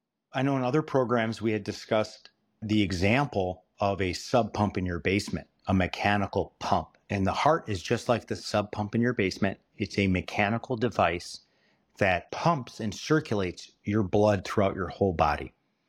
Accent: Kenosha, Wisconsin, United States; I'm from Kenosha, Wisconsin. I'm a double badger. I went to Madison for both undergrad and medical school

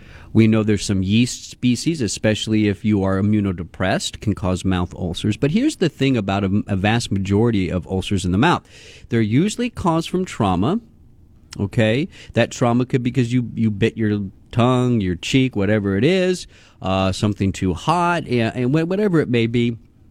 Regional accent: Houston, Texas, United States; Coming out of Texas, I grew up in Houston, went to Kingwood High School

